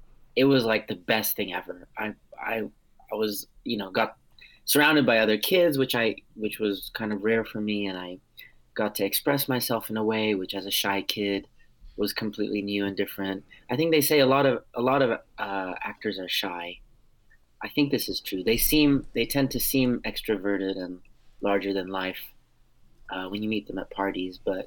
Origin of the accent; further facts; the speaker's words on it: Armenia; first language Armenian; English is a second language; It was my first language when I was growing up, so I learned English when I went to school when I was around 5, and yeah, it's a very important part of who I am. We are a small tribe, the Armenians